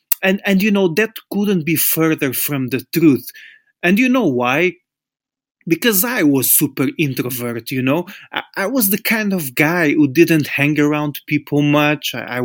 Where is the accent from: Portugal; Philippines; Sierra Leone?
Portugal; English is a second language; back in 2008, I was working as a teacher in my home country in Portugal